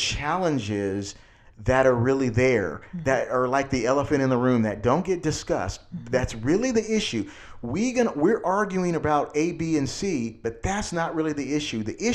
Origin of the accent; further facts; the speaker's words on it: California, United States; I mean, we're from California, Southern California, so that comes with our territory.